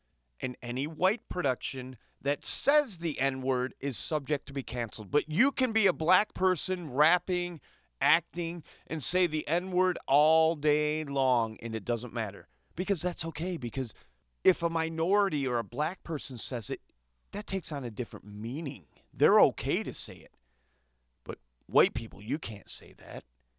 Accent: Saginaw Township, Michigan, United States; I grew up in a predominantly white neighborhood, a white city. I grew up in Saginaw Township, Michigan.

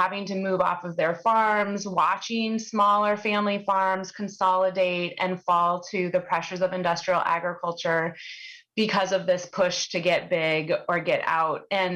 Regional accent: Iowa, United States; I live in my hometown now in Northwest Iowa. We're surrounded by corn and beans, and unfortunately now a lot of hog confinement operations, but it wasn't always like that. And when I was a kid, I really grew up during the 1980s

